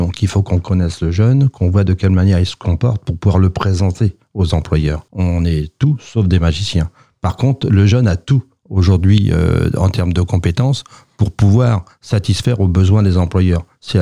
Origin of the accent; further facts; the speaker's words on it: Sartrouville, Île-de-France, France; born there; Alors, moi, je suis né à Sartrouville.